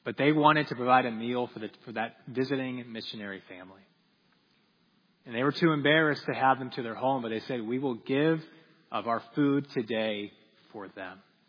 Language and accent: English; Peru; Growing up in Peru, I was always struck by what one of our church families did.